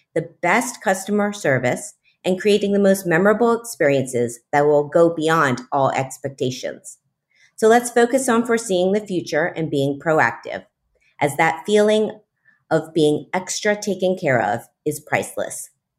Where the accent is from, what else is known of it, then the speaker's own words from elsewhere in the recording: Miami, Florida, United States; Ah, Miami is my hometown.